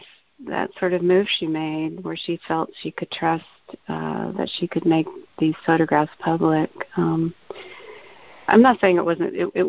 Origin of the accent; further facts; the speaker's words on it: the South, United States; I'm also from the South and had a kind of a crazy childhood like she did.